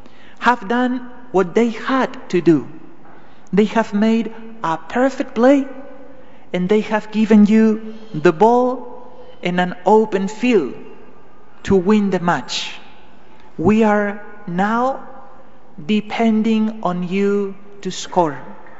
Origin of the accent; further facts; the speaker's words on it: Spain; because after all, I'm from Spain.